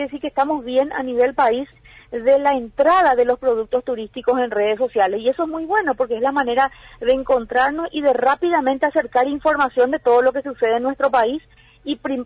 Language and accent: Spanish; Paraguay; no solamente valoramos nosotros como paraguayos en términos turísticos